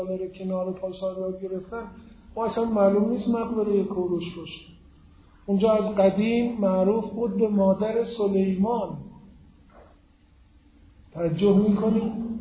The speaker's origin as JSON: {"language": "Persian", "country": "Iran", "said": "گفتم من ایرانیم و افتخار میکنم به ایرانیتم،"}